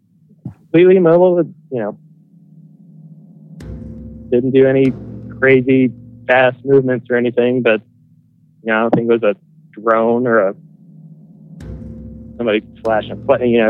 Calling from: Denver, Colorado, United States; from Denver, Colorado.

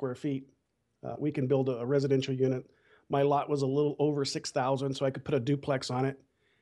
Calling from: Bakersfield, California, United States; Well, Bakersfield, California.

